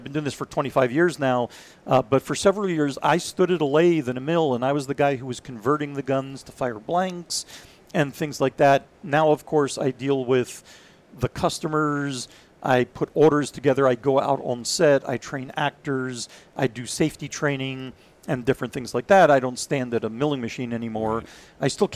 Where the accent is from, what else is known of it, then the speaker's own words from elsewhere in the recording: Israel; moved away; also born or lived in Philadelphia; And so we moved to Israel, and I grew up there, did military service there, went through a couple of wars there.